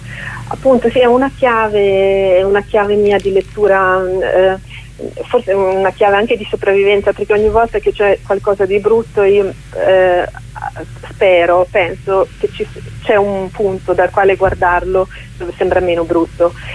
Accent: Bosnia & Herzegovina; Italian is a second language; io sono bosniaca, non ho mai vissuto in Sardegna

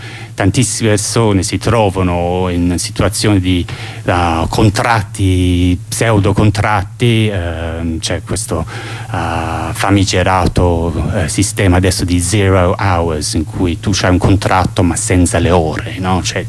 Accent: Colchester, East of England, United Kingdom; Italian is a second language; io sono di Colchester, Essex, vicino a Londra

